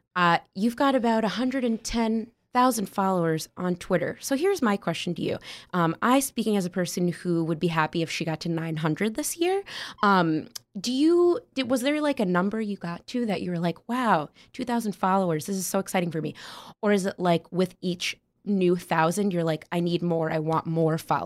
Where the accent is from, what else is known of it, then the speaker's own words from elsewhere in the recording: West Hartford, Connecticut, United States; Fancy part. I'm from West Hartford, Connecticut.